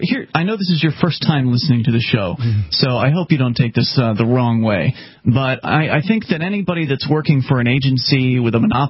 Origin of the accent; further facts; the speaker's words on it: Sarasota, Florida, United States; I was born and raised in Sarasota, by the way